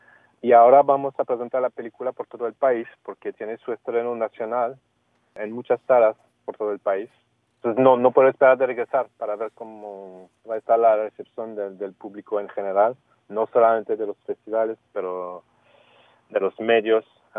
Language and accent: Spanish; Canada; Y no soy mexicano, soy canadiense.